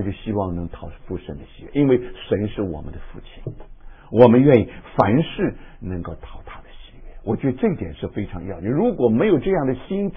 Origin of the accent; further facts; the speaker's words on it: China; 因为我不是日本人嘛，我是中国人嘛